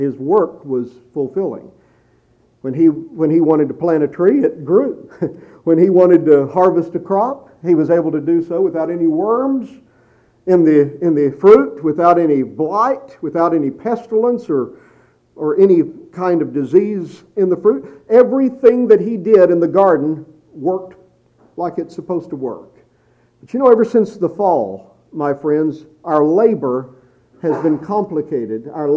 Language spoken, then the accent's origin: English; Texas, United States; I'll never forget, growing up in Texas, of course, the ground out there is like concrete because it never rains.